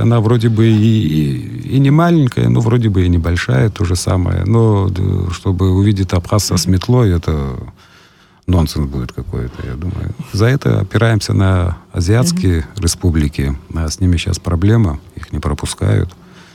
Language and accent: Russian; Ochamchire, Abkhazia, Georgia; Я в Чамчирис, я коренной в Чамчирис, я там жил всю жизнь. Вырос в этом городе, закончил школу и всех знаю